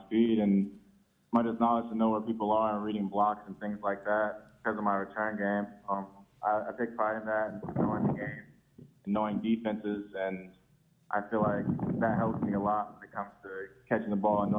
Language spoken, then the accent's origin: English; California, United States; I grew up in the Bay Area, but just knowing that they have such a great quarterback is amazing for a receiver like me.